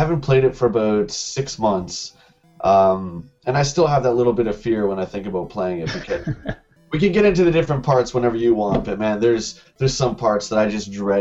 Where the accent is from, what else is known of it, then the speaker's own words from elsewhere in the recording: London, United Kingdom; I acquired that in London as well, my hometown